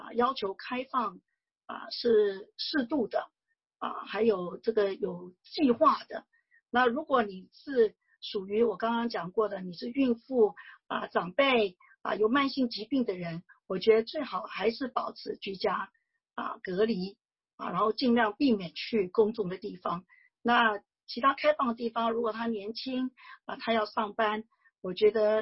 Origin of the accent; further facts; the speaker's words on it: China; now in United States; 我们中国人圈子里面大家戴口罩的习惯非常好